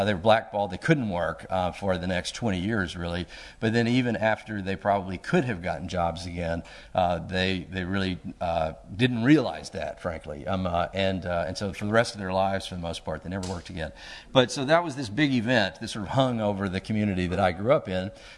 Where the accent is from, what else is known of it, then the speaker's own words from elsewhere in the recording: Mississippi, United States; also born or lived in Arkansas; I was born in the Mississippi Delta on the Arkansas side of the Mississippi River, and then I grew up on the Mississippi side of the river.